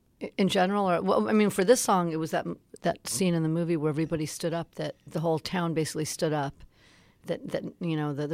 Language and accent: English; Van Nuys, California, United States; You know, I'm from Van Nuys. I didn't have people in the music business.